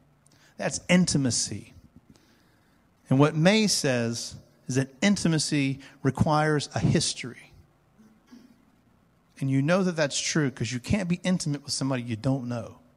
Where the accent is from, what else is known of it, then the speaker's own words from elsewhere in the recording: United States; and again, I'm American, so I may be speaking of my own context more than yours.